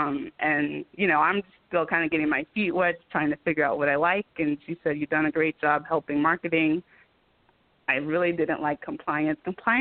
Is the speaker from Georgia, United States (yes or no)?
no; Denver, Colorado, United States; it was a culture shock for me just growing up in Denver and playing soccer and then moving to Atlanta